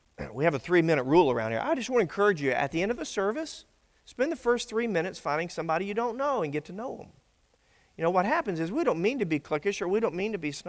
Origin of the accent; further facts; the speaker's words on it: Griffin, Georgia, United States; I grew up in Griffin, and my church group used to come over here.